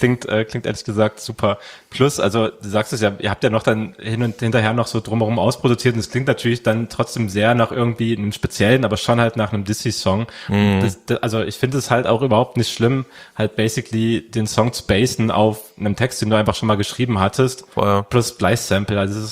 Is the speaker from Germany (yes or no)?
yes; Saxony-Anhalt, Germany; Ich komme auch aus dem Osten, aus Sachsen-Anhalt.